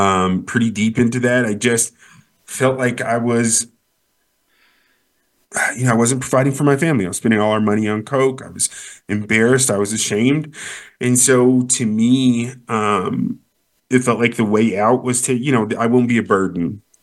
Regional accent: Denver, Colorado, United States; I grew up here in Denver, pretty normal family.

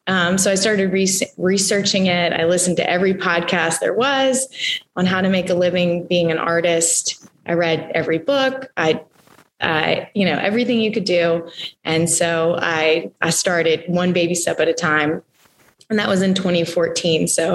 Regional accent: Mandeville, Louisiana, United States; Sure. I grew up in Mandeville, Louisiana.

